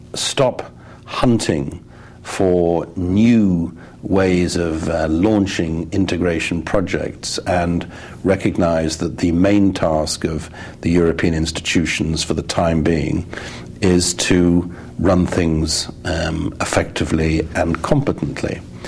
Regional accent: United Kingdom; As a British politician, I didn't fight every election with people saying to me

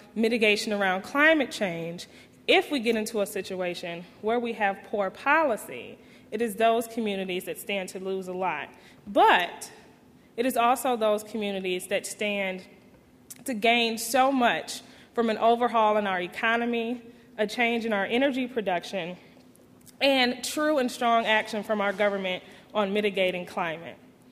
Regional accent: Detroit, Michigan, United States; I'm originally from Detroit.

